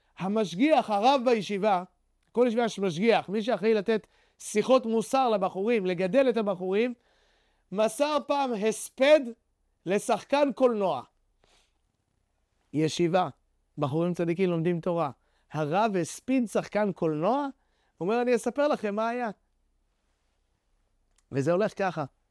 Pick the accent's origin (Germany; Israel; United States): United States; אבל שוב, אנחנו היינו אמריקאים, אנחנו היינו עקשנים, היינו מעצבנים